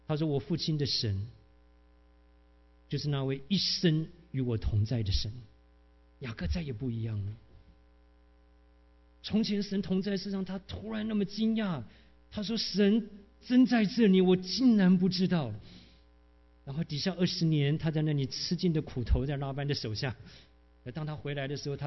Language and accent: Chinese; China; 那我们中国人都是在家靠父母，吃外靠朋友哈